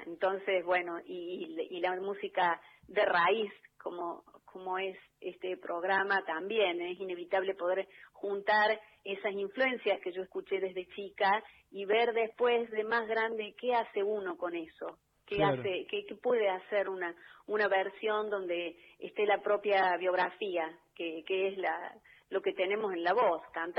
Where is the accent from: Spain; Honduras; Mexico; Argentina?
Argentina; Córdoba; Yo nací en Córdoba capital, me crié en la ciudad de Córdoba